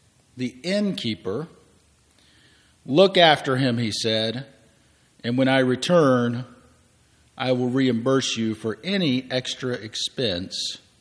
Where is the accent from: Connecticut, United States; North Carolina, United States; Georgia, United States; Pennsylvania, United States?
Georgia, United States; Griffin; But sometimes I just go right back to my youth group experience back in my hometown of Griffin, Georgia, at the First Presbyterian Church there.